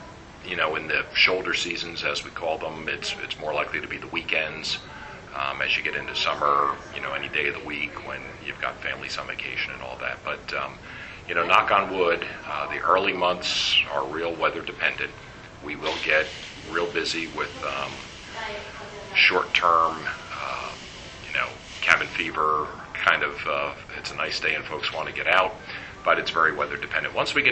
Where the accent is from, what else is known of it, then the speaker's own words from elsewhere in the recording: New Jersey, United States; I grew up in New Jersey, probably about a half an hour outside of New York City, which is where I went to school.